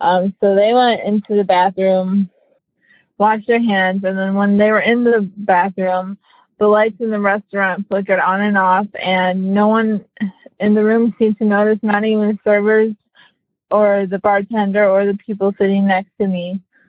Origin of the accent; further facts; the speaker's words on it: Chicago, Illinois, United States; I'm 27. I'm from Chicago.